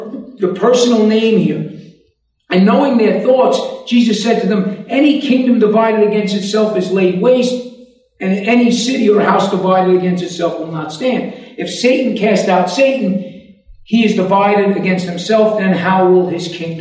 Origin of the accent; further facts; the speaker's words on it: New York, United States; accent: New York accent; Usually, if anything, maybe you can just stay focused because of my accent. Because that's why sometimes people look and you hear a guy in New York accent